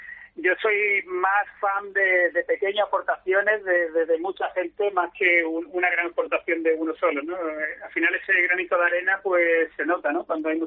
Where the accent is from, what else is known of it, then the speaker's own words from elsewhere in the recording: Málaga, Andalusia, Spain; él ha vivido también toda la vida aquí en Málaga y bueno, pues somos malagueños, ¿no?